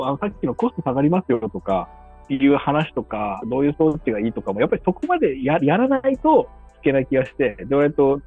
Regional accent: Hokkaido, Japan; 私、地元北海道なんで、北海道で。

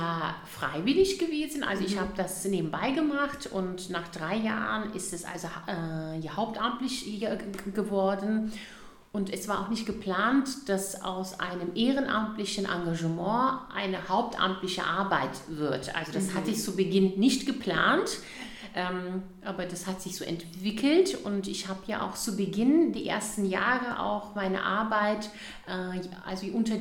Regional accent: Berlin, Germany; born there; ich bin ja also hier geboren in Berlin, aber man sieht es ja sofort, dass ich also türkische Eltern habe.

